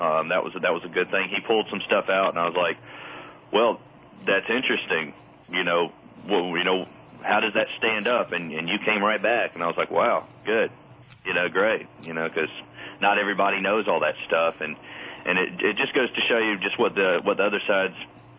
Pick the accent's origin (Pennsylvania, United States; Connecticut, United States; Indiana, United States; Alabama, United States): Alabama, United States; Auburn; I'm from Auburn, Alabama.